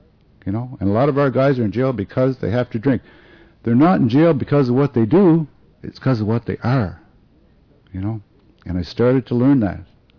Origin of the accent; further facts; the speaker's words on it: Nova Scotia, Canada; born there; And I was born in Nova Scotia. Nova Scotia is right on the East Coast, right on the Atlantic Ocean